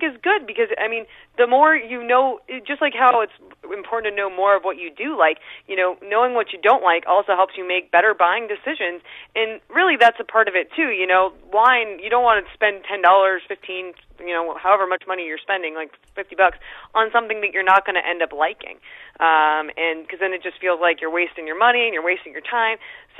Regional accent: California, United States; now in Los Angeles, United States; I'm from California. I'm from outside of Los Angeles, and I moved to LA 10 years ago to pursue comedy writing and performing.

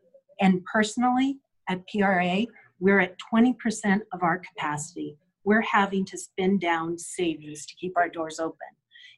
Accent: Cordova, Alaska, United States; I'm a third-generation Alaskan. I was born in Cordova, Alaska.

